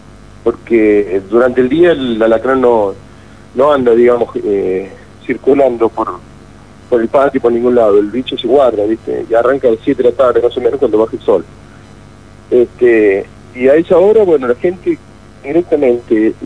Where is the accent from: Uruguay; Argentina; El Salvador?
Argentina; San Luis; Nosotros venimos también de una zona de campo, nosotros venimos de San Luis